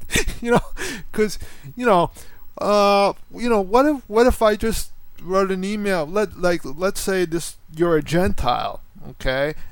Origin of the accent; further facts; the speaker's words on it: United States; I'm not a Jewish American. I'm an American.